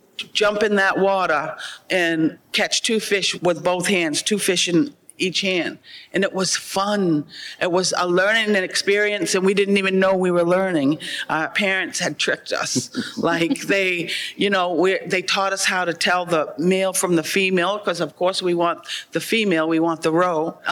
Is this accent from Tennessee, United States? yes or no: no; Mashpee, Massachusetts, United States; But being a child growing up in Mashpee, it was like every month there's something new to harvest outside